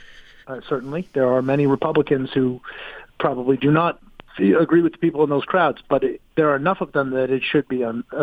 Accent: United States; I felt, as an American, ashamed of the place that we were

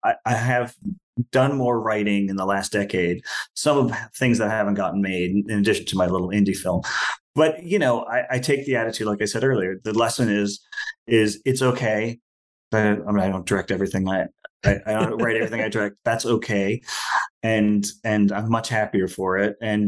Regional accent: New York, United States; Goodfellas is, you know, being a New Yorker, I'm half Italian American, being a lifelong Scorsese lover

